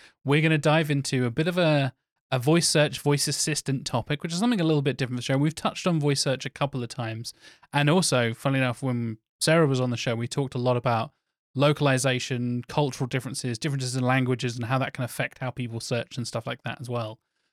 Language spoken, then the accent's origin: English; Norwich, East of England, United Kingdom; I'm English. I have a fairly regional neutral, despite growing up here in Norwich, which has a very strong regional accent.